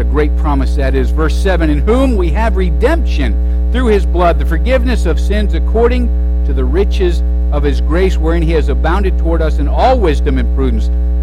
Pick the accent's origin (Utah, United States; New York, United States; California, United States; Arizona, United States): Arizona, United States; Tucson; I grew up reading a lot of books. I grew up in Tucson. It was hot outside, and so I did a lot of reading.